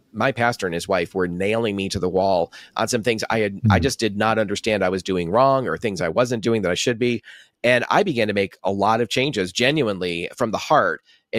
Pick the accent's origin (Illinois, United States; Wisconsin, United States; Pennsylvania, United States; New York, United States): New York, United States; when I would go back to my hometown in New York on business, I would visit my family